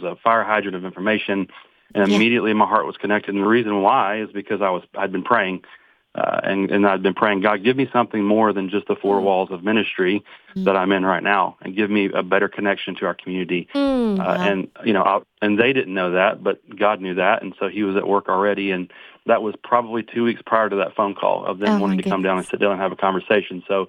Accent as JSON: {"language": "English", "town": "Atlanta", "region": "Georgia", "country": "United States", "tie": "born or raised there", "also_born_or_lived": "Idaho / Arkansas", "lives_now": "Pulaski, United States", "said": "I'm originally from Atlanta, Georgia, just south of Atlanta, born and raised in that area, a lot of family over there still"}